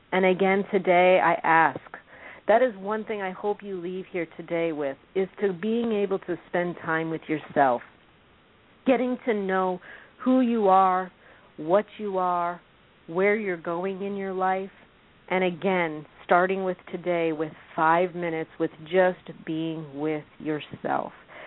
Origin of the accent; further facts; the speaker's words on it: Illinois, United States; And, you know, growing up in Illinois, you know, and coming out here